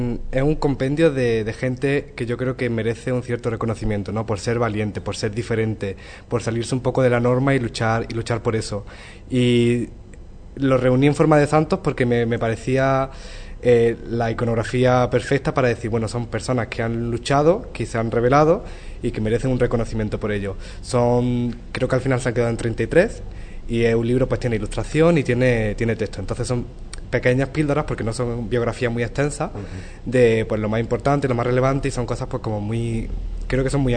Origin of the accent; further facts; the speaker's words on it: Priego, Spain; now in Madrid, Spain; vivo en Madrid. Entonces, vuelvo aquí siempre como el turno, ¿no? Por vacaciones, por Navidad, pero sí, bueno, soy de aquí de Priego y eso para mí es una parte muy importante, pero ahora mismo no vivo aquí, vivo fuera.